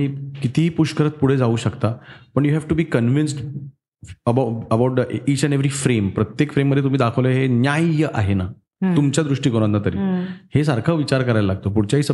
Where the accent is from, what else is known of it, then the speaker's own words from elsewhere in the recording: Kolhapur, Maharashtra, India; also born or lived in Bhor / Mumbai; माझं लहानपण गाव म्हणशील तर भोर आणि कोल्हापूर अशा दोन्ही ठिकाणी मी वाढलो, पण माझा लगाव माझं प्रेम हे जास्त कोल्हापूरवर बसलं आणि कोल्हापूरचंही प्रेम माझ्यावर बसलं. पण माझं शिक्षण मुंबईमध्येच झालं. सुट्ट्यांमध्ये मी कायम कोल्हापूरला असे